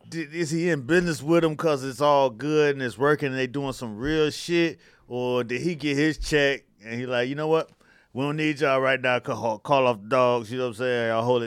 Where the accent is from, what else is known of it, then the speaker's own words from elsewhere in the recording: Miami, Florida, United States; I grew up in Miami, and college football was our shit.